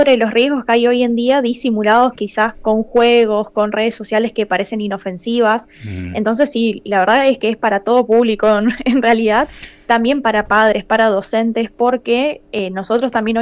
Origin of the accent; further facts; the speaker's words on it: Leandro N. Alem, Misiones, Argentina; now in Posadas, Argentina; Yo soy de Alem, sí, soy de Alem, pero estoy viviendo en Posadas.